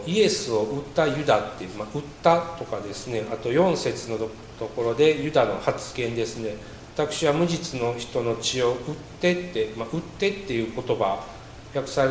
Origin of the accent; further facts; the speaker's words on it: Fukuchiyama, Kyoto, Japan; 私の地元は京都府の福知山って、丹波っていう国なんですけど、日本一有名な裏切り者である明智光秀に本当に縁がある町なんですね。